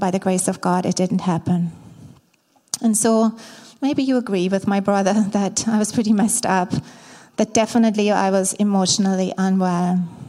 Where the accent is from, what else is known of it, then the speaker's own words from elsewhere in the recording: Baden-Württemberg, Germany; So I grew up in Germany, in the south of Germany.